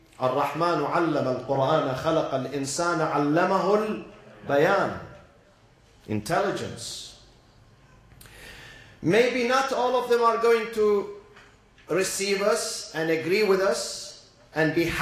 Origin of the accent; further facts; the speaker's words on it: Iraq; now in United States; One of them is to go to my neighbors and tell them I'm here, next door. … I'm from Iraq. Yes, I'm not white, I wear a turban, but I'm an American citizen.